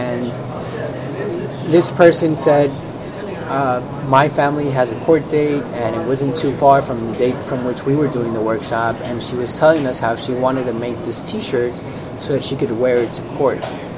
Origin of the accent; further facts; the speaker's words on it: Colombia; I am from Colombia. I still have my grandmother and my uncles down in Medellin and in other parts of Colombia.